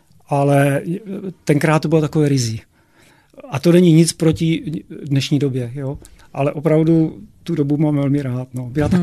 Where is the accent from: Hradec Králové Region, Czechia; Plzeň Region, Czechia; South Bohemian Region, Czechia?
Hradec Králové Region, Czechia; Úpice; No, ta oblast celé Podkrkonoší je takový drsnější kraj.